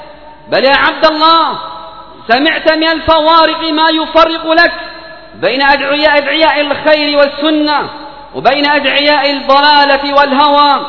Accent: Yemen; اللهم ادفع عن بلادنا اليمن الفتن

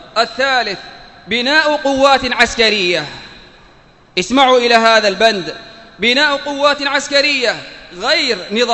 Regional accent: Yemen; عقيدة الرافضة الاثني عشرية الذي يمثلها عندنا في اليمن الحوثيون

